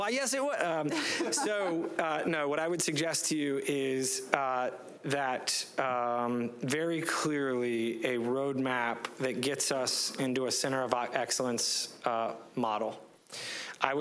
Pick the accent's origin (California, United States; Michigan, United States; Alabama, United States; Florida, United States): Florida, United States; Tampa; I'll brag on my hometown a little bit. CENTCOM's there, SOCOM's there. So when you think about the resources that Tampa has